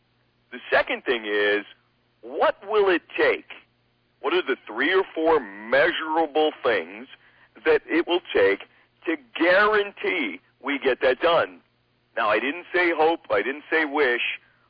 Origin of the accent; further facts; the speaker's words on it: Canada; as a Canadian we would say, move the puck down the ice.